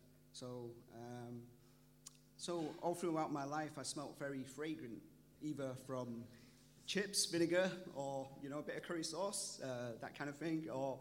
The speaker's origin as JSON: {"language": "English", "town": "Manchester", "region": "North West England", "country": "United Kingdom", "tie": "born or raised there", "said": "when I grew up in Manchester, I was born in a hospital called Hope"}